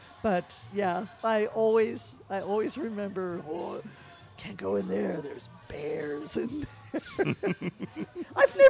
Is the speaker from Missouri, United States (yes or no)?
no; Sellersville, Pennsylvania, United States; Growing up in Sellersville, Pennsylvania, my grandparents lived in Perkasie, a neighboring town 1 mile over.